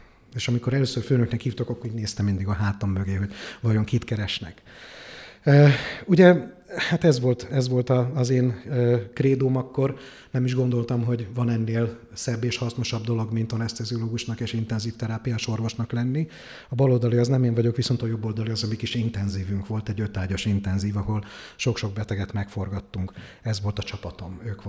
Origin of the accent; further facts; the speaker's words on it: Pécs, Baranya, Hungary; Pécsi gyerek vagyok, itt születtem, egy nagyon szerető családba